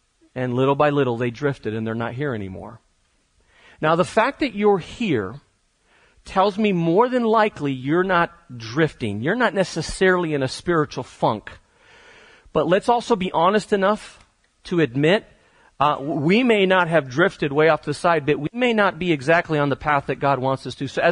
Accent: Catalonia, Spain; I grew up in Spain. I had the privilege to grow up about 20 minutes outside of Barcelona. Wonderful place to grow up. We happened to live, I didn't know it until I left, we happened to live on one of the nicest beaches in the world.

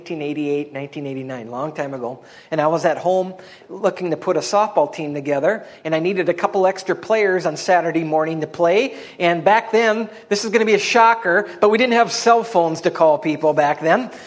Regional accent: Dawson, Minnesota, United States; I'm from Dawson, Minnesota.

